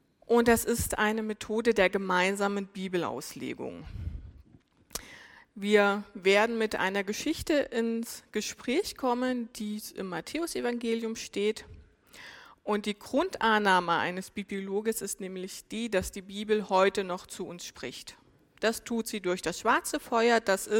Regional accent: Saxony-Anhalt, Germany; moved away as an adult; now in Kleinsendelbach, Germany; wir kommen beide aus Sachsen-Anhalt. Wir sind auch beide 34 Jahre alt und sind seit 9 Jahren jetzt hier im Fränkischen. Und wir wohnen in Kleinsindelbach, also sogar im Landkreis Forchheim auch noch.

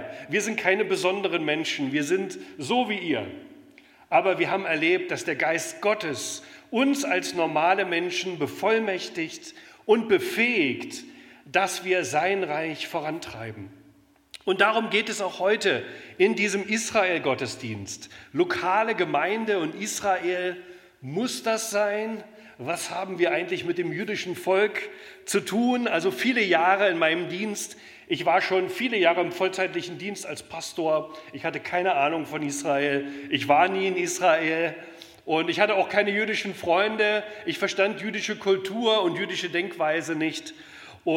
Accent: East Germany, Germany; Ich komme aus Ostdeutschland. Ich schäme mich nicht zu sagen, ich bin ein Ossi, weil in Ostdeutschland habe ich so tolle Wunder mit Gott erlebt

